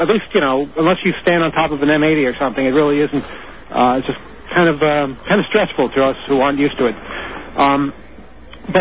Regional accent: United States; Of course, as an American, I'm a bit touchy about it.

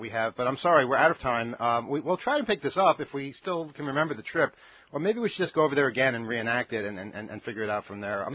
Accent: Queens, New York, United States; You know, I grew up in Queens. We didn't have a castle. We didn't have any castles.

